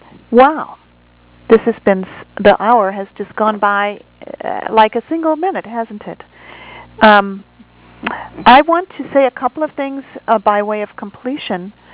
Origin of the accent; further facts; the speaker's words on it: United States; I speak especially as an American